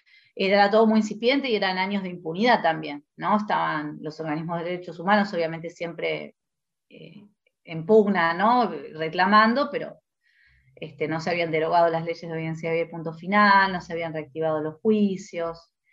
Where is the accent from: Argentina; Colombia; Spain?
Argentina; Córdoba; born there; Yo nací en Córdoba.